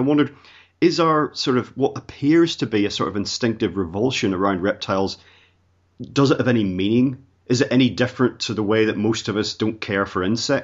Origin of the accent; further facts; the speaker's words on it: Ireland; now in United Kingdom; Well, I come from Ireland, and apparently there's none whatsoever.